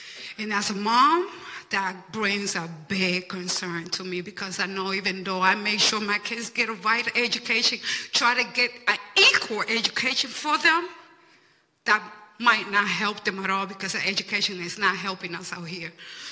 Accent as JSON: {"language": "English", "country": "Dominican Republic", "said": "I'm from the Dominican Republic. I am a dreamer."}